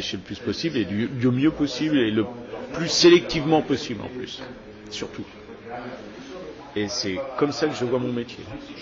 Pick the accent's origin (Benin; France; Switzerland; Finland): France; Nantes, Pays de la Loire; Donc je suis nantais, de souche nantaise, mais en ayant des parents qui sont sortis du lac de Grandlieu.